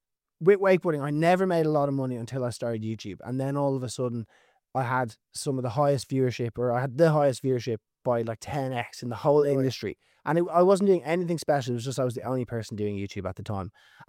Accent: Ireland; because you're spending 8, 9, 10 hours in the sun as an Irish person in the boat, and I'm just burnt to a crisp.

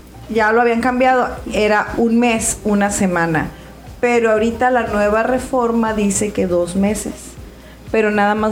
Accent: Tijuana, Baja California, Mexico; las personas que somos de aquí de Tijuana

